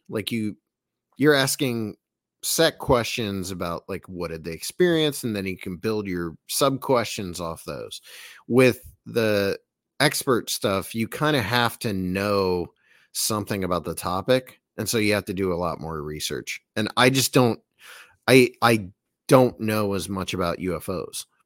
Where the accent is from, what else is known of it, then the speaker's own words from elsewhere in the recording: Bolivar, Ohio, United States; now in Massillon, United States; I live in Massillon, Ohio. I grew up in Bolivar, Ohio, and I lived formerly, and Small Town Monsters was formerly based in Wadsworth, Ohio. So a lot of Ohio here.